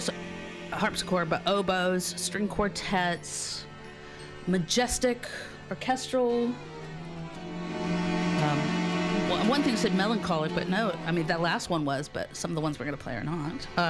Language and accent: English; United States; No, I'm American, so it's Baroque, classical, romantic.